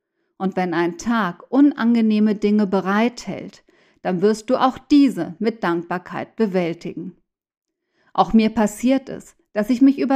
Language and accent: German; Mexico; moved away as an adult; now in Germany; die Freiheit und Sicherheit, die ich in einem Land wie Deutschland genießen kann und die in meinen letzten Jahren in meiner Heimat Mexiko nicht mehr gegeben waren.